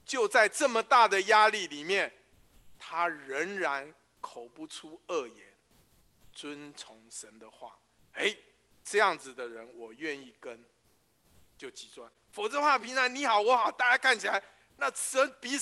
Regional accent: China; 我们中国人讲什么内行的什么看门道，外行的看热闹。

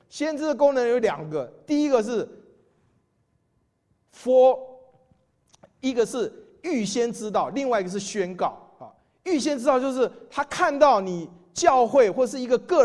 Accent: Taiwan; 是不是我是台湾来的

